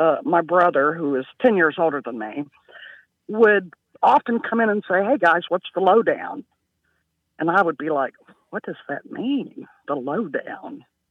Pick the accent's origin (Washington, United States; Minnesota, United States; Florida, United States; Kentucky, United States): Kentucky, United States; Mount Sterling; also born or lived in Toledo, Ohio; I'm from Mount Sterling, Kentucky.